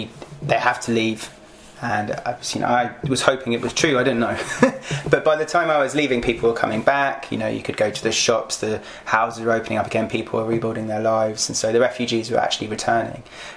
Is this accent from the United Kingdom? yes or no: yes; England, United Kingdom; Oh, I'm from England, of course.